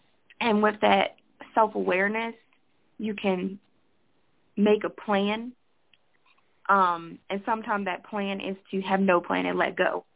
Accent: Baltimore, Maryland, United States; So I grew up in Park Heights. That is a very dangerous neighborhood, drug-infested, crime-ridden neighborhood in Baltimore City, Maryland.

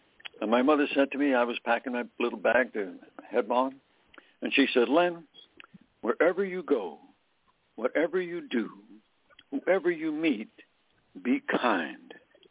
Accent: Pennsylvania, United States; He was a student at Mansfield University up in Pennsylvania, where my hometown was close to.

